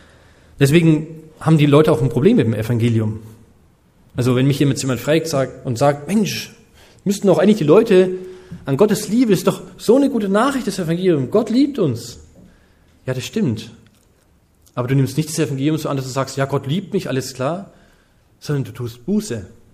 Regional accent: Bamberg, Bavaria, Germany; ich komme ja aus einem ganz katholischen Eck, das sind ja Erzbistum bei uns in Bamberg

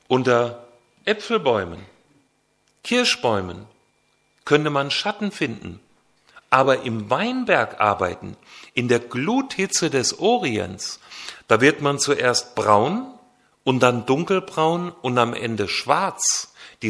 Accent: Baden-Württemberg, Germany; Ich komme mehr aus der Neckarregion. Da habe ich lange gelebt in Baden-Württemberg.

